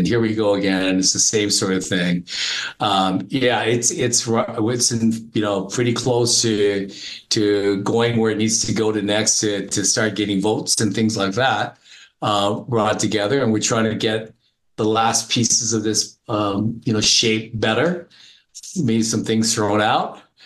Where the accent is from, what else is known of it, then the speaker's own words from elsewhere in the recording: United States; I'm American, true blue, running through my red, white, and blue veins and my red, white, and blue eyes, even though I don't look it.